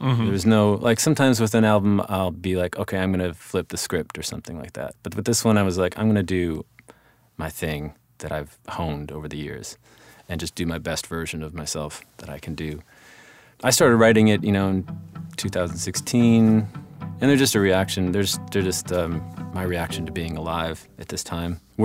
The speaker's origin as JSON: {"language": "English", "region": "Midwest", "country": "United States", "tie": "born or raised there", "said": "I grew up in the Midwest, not always living amongst people that I agree"}